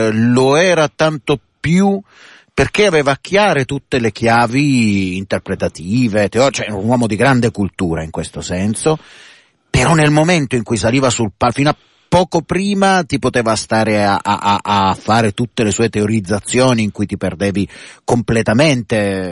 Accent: Lecce, Apulia, Italy; soprattutto che stanno dalle mie parti. Le mie parti sono Lecce, per intenderci.

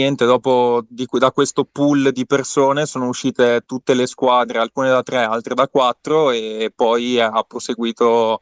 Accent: Verona, Veneto, Italy; ma io sono di Verona, quindi non so se conoscete

